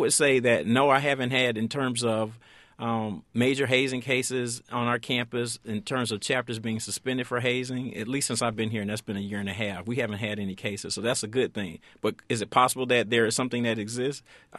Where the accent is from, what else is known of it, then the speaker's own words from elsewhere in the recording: Atlanta, Georgia, United States; Well, part of it for me is that growing up in Atlanta and seeing a lot of the men who were very active in my church